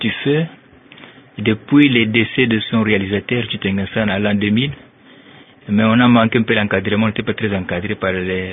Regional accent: Luila, Kongo Central, DR Congo; Moi j'ai grandi à Luila. Luila c'est peut-être à 60 km de Kinshasa, c'est entre Sonabata et Kasangulu, c'est là où j'ai grandi. J'ai fait toutes mes études primaires là-bas.

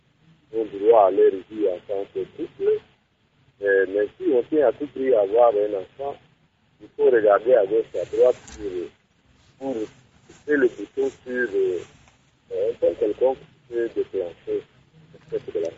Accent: DR Congo; nous sommes Africains, nous sommes Congolais.

